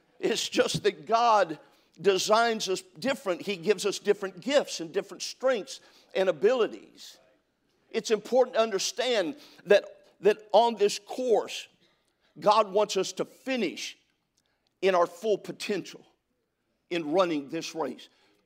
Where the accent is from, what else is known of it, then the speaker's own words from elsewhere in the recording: California, United States; I grew up in California. It's okay, I got over it.